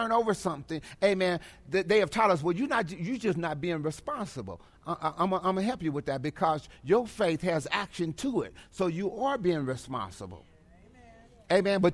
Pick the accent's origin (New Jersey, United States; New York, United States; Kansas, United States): Kansas, United States; I told y'all I was from Kansas.